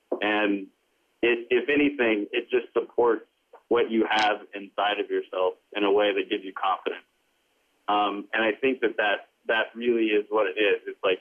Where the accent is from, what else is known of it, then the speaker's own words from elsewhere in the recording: Tennessee, United States; moved away as an adult; I'm the writer director of Limetown. I grew up in East Tennessee. When I was 18, I went to NYU, the film school.